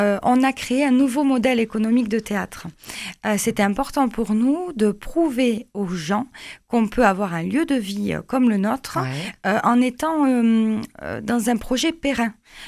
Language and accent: French; Cugnaux, Occitanie, France; Je suis originaire de Cugno